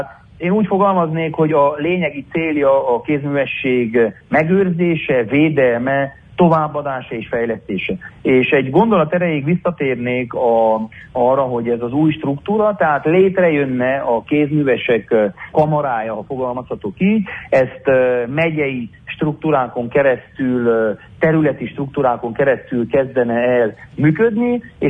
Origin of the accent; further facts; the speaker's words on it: Harghita, Romania; Nekem udvarhelyszékiként, székelyföldiként a választó kerületemhez is tartozik a Korond